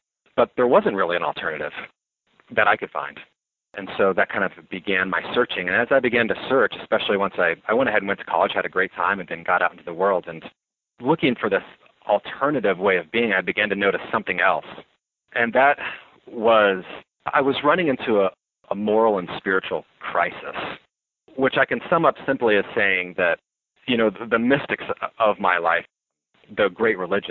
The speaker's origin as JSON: {"language": "English", "town": "Branson", "region": "Missouri", "country": "United States", "tie": "born or raised there", "said": "But I grew up in Branson, Missouri in the Ozarks in a very good family and safe area."}